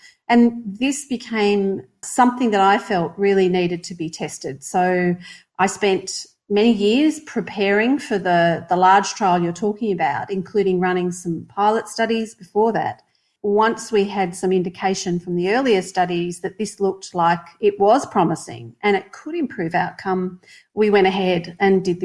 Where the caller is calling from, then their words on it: Melbourne, Victoria, Australia; I'm in Melbourne, Australia.